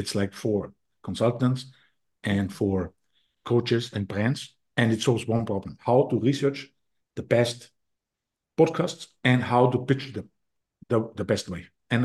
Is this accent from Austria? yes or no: yes; Austria; English is a second language; I'm from Austria.